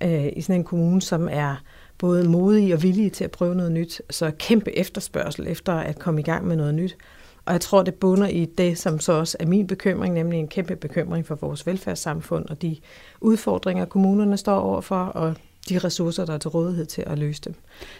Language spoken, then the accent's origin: Danish; Region of Southern Denmark, Denmark; Jeg er født og opvokset på Fyn.